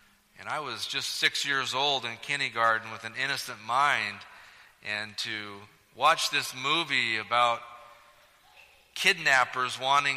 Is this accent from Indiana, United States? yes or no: no; Samoa, California, United States; Now, I remember growing up in Samoa back in the 70s, and that's Samoa across the bay, not across the oceans. And this was a really safe place to grow up. It was just a small mill town